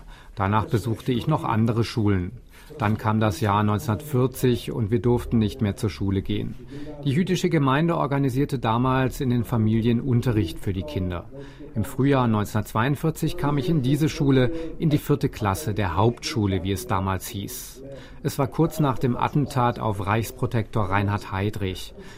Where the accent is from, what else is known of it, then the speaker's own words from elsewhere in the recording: Prague, Czechia; Ich bin 1929 in Prag geboren. Wir wohnten damals am Palatsky-Kai. Meine erste Schule war in der Pstrosowa.